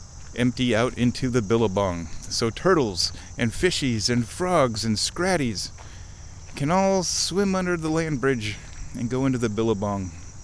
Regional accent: Nebraska, United States; I am not an American. I'm a Nebraskan.

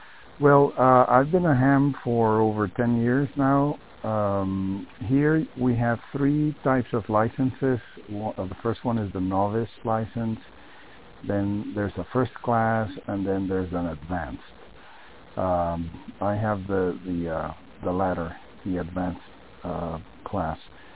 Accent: Medellin, Antioquia, Colombia; English is a second language; I'm from Medellin in Colombia.

